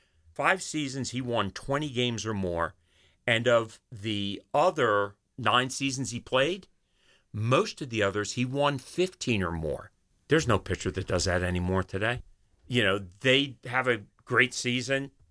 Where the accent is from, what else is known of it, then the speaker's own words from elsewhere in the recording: Philadelphia, Pennsylvania, United States; I'm a Philadelphian. The other half of my life was spent in Philadelphia. So I'm a Phillies fan.